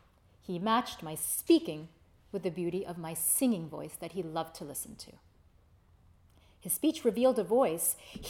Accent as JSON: {"language": "English", "country": "United States", "said": "And as an American in Paris, as I explained to Chris this morning at breakfast, whatever the cause, I am always unsettled by those French demonstrations"}